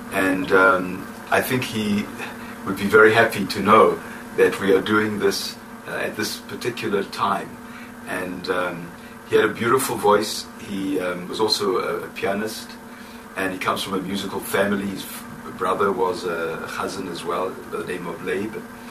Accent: Cape Town, Western Cape, South Africa; Well, to begin with, I'm from Cape Town.

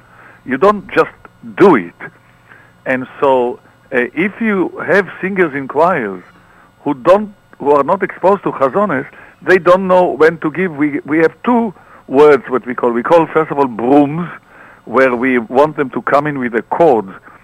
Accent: Tel Aviv, Tel Aviv District, Israel; when we were growing up in Tel Aviv, there was no television and there was no pop Hasidic.

